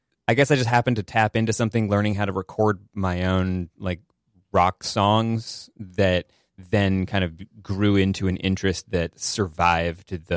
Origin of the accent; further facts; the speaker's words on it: Massachusetts, United States; Rural. I'm from the Berkshires in Massachusetts.